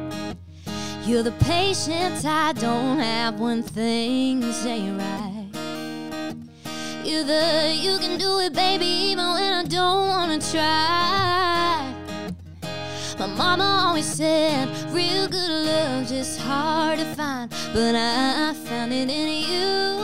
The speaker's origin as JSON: {"language": "English", "region": "Alabama", "country": "United States", "said": "Alabama. Yes."}